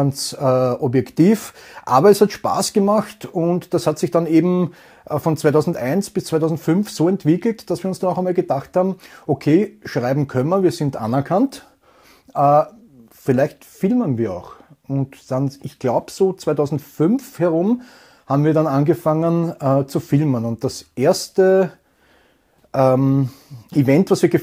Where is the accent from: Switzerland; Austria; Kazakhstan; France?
Austria; Vienna; born there; Ich bin geboren am 28. März 1976, geboren in Wien. Wien 7, 7. Bezirk